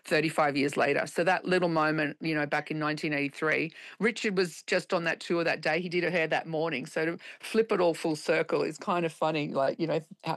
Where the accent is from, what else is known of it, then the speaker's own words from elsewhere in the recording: Yamundi, Australia; I grew up in Australia in a very small town called Yamundi